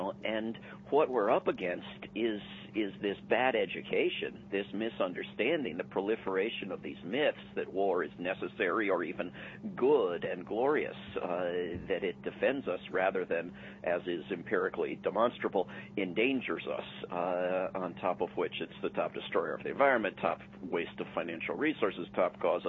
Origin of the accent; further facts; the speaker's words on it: Washington, District of Columbia, United States; I grew up in the Washington, D.C. area